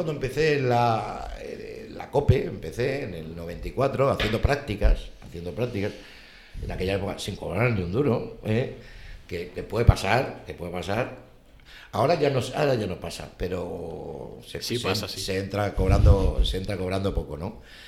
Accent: Malaga, Andalusia, Spain; Siempre he simpatizado con el Real Madrid, con el Málaga, pues yo soy de Málaga, aunque no lo parezca.

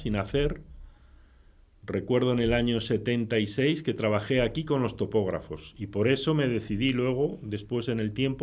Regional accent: Peñafiel, Castile and León, Spain; Pues nací hace muchos años. En Peñafiel, provincia de Valladolid, un 18 de marzo de 1961.

